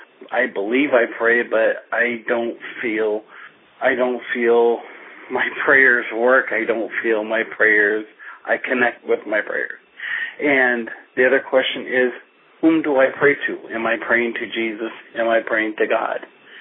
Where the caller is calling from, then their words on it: Whittier, California, United States; I'm calling from Whittier, California